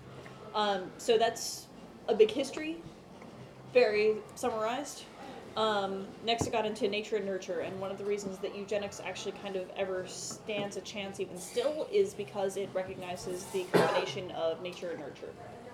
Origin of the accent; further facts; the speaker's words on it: Indiana, United States; Indiana, my home state, being first